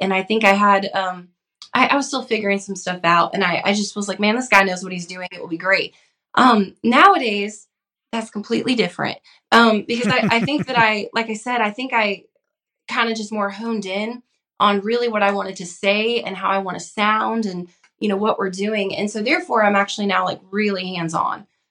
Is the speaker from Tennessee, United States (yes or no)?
no; Bakersfield, California, United States; dude, I'm a kid from Bakersfield.